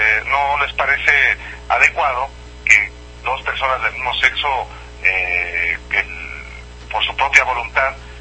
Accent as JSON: {"language": "Spanish", "region": "Jalisco", "country": "Mexico", "said": "Uno es el gobernador de Jalisco, el estado de donde yo soy"}